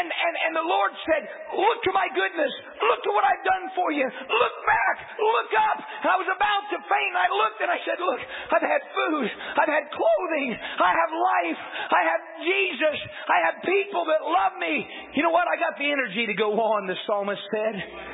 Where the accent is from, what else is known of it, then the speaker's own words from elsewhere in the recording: United States; I'm glad I'm American. I'm glad you cut me. I bleed red, white, and blue.